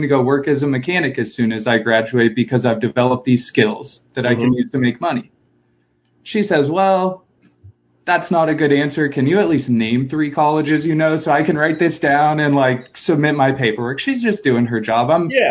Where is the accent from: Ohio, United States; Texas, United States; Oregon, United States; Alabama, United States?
Texas, United States; Leander; I grew up in Central Texas in a town called Leander right outside Austin.